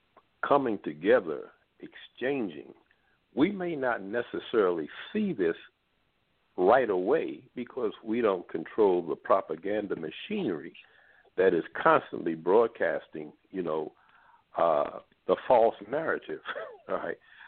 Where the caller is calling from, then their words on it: Baltimore, Maryland, United States; Yes, greetings, family. … I'm calling from Baltimore, Maryland.